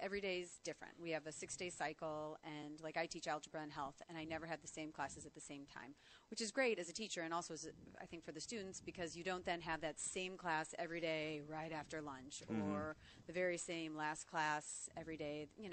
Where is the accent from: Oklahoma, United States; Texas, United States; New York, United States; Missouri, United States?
Missouri, United States; St. Louis; but I knew growing up in St. Louis that this is where I wanted to teach.